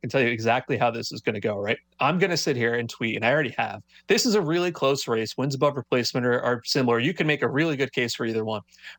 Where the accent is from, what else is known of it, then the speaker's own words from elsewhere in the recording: New York, United States; Being a New Yorker, I'm not a Mets fan, but I do follow the Mets pretty closely.